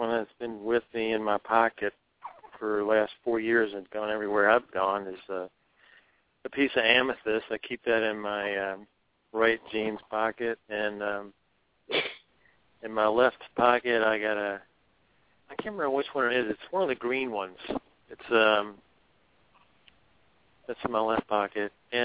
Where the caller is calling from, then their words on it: Florida, United States; I'm calling from South Florida.